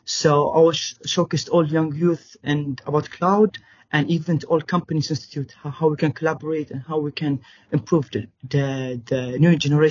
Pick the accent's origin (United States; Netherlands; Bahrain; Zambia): Bahrain; I'm from Kingdom of Bahrain.